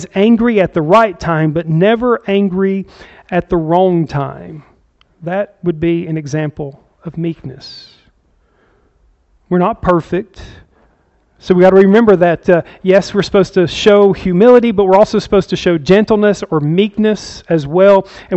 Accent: the South, United States; I grew up in the South.

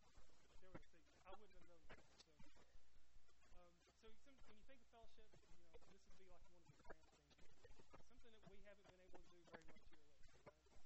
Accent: Tennessee, United States; I am from Tennessee.

